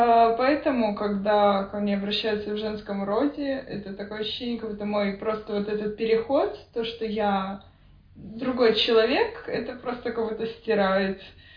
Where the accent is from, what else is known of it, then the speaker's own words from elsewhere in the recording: Brest, Brest Region, Belarus; now in Vilnius, Lithuania; Я из Белоруссии. Родился и прожил большую часть своей жизни в Бресте, но на данный момент я нахожусь в Вильнюсе, так как обучаюсь здесь.